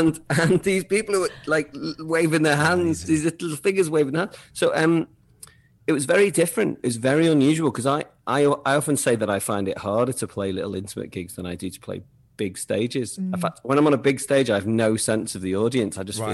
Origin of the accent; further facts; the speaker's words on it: Southport, North West England, United Kingdom; I'm from Southport, so it's not like it's a Merseyside kind of. I went even more Scouse for him, you know.